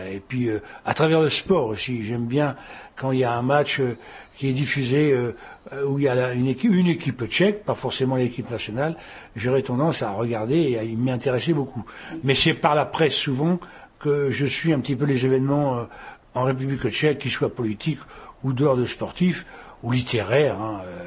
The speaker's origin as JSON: {"language": "French", "town": "Le Mans", "region": "Pays de la Loire", "country": "France", "tie": "born there", "said": "Je suis né au Mans, dans la Sarthe."}